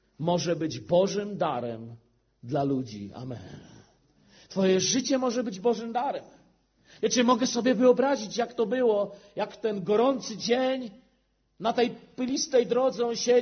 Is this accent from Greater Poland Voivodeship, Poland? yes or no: no; Chełm, Lublin Voivodeship, Poland; jestem z Chełma. Chełm się różni od waszych rejonów. Chałpinki, mówią na to Polska B. U nas bociany zawracają, wiecie, bo nie ma gdzie dalej lecieć. Parę kilometrów za Chełmem już jest granica i zupełnie inny świat. Taka Polska B.